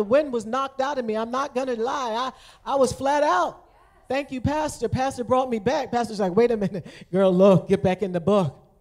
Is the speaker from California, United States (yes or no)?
no; Michigan, United States; In my hometown back in Michigan, there's been a lot of things going on, and it literally knocked me off my feet.